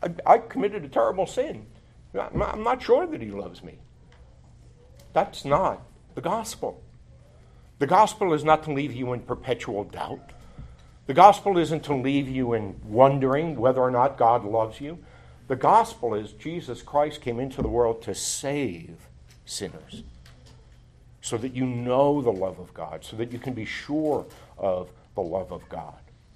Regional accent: Bronx, New York, United States; I grew up in the Bronx. I don't know the difference between tulips and daisies, all right?

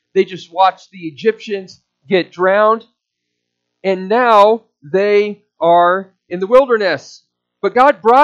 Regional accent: Nebraska, United States; Well, one of the dumbest lawsuits ever filed sadly occurred in my home state of Nebraska.

